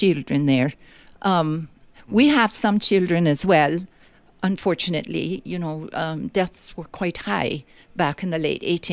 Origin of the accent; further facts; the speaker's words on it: Ireland; Well, hopefully I'm from Ireland, darling.